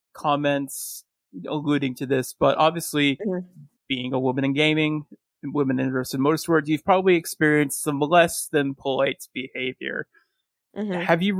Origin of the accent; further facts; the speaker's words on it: United States; Yeah, I mean, we're both American.